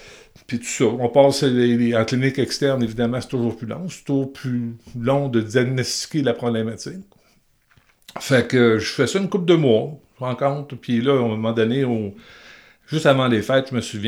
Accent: Saint-Isidore, Quebec, Canada; born there; Mon père était médecin. Moi, je suis né à Saint-Isidore, dans Dorchester, dans le temps.

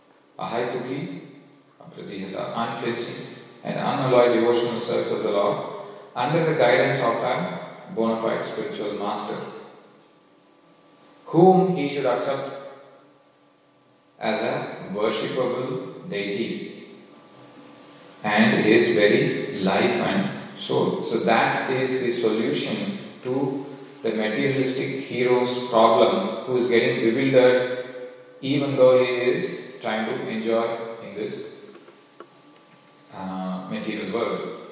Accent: India; growing up in India

